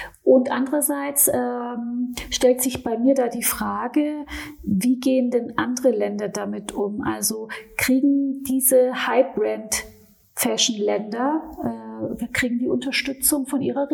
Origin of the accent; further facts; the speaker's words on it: Baden-Württemberg, Germany; wir kommen ja aus Baden-Württemberg